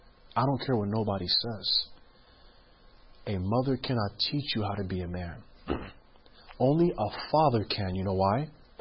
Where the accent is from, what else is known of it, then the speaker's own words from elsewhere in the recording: Queens, New York, United States; I grew up in Queens, New York.